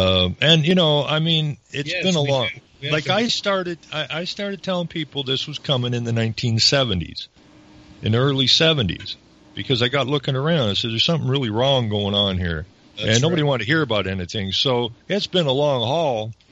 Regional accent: Renfrew, Ontario, Canada; I'm actually from Renfrew originally

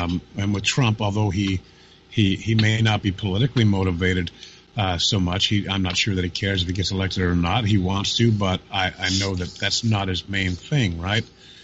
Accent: Canada; Canada's solution, speaking as a Canadian, is very simple.

